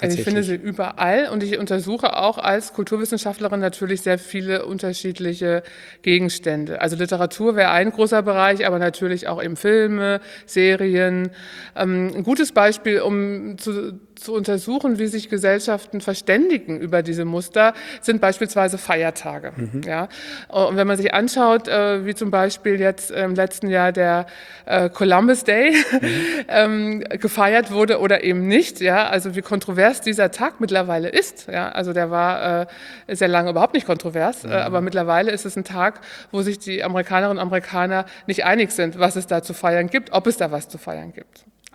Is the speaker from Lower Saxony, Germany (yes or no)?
no; Koblenz, Rhineland-Palatinate, Germany; ich bin zur Schule gegangen im Rheinland, ich komme aus Koblenz.